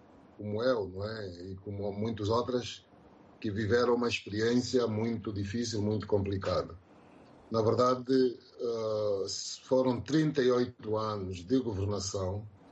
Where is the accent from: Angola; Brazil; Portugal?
Angola; como angolano e como cidadão